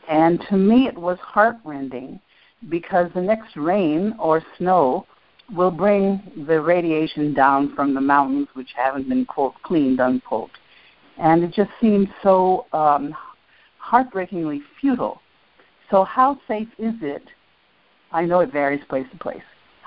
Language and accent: English; Washington, United States; from Washington State, and I have a double question.